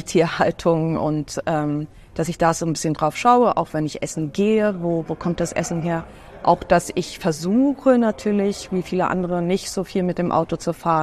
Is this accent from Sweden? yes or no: yes; Sweden; Ich bin Schwedin und wir haben auch ein Haus in Schweden.